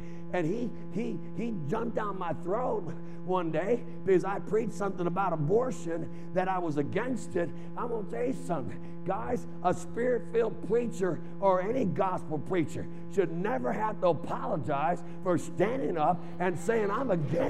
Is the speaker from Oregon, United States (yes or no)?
no; Chicago, Illinois, United States; growing up in Chicago